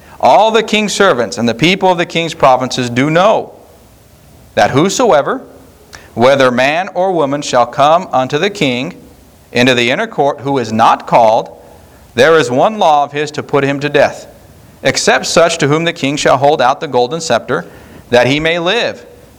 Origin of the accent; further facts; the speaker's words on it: United States; I tell you what, I thank God I'm an American. Don't you?